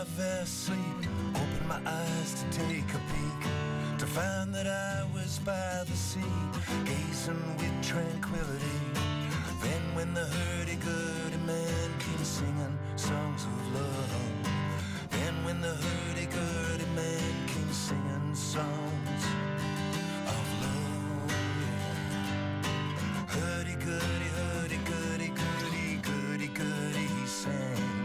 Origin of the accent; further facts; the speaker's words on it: Melbourne, Victoria, Australia; first language English; Italian is a second language; Sì, sono nato a Melbourne.